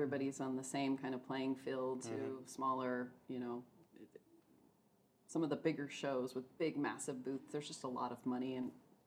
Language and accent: English; California, United States; Born and raised in California, yep. Southern California. Ventura County is where I was born and raised, and then went to college in San Luis Obispo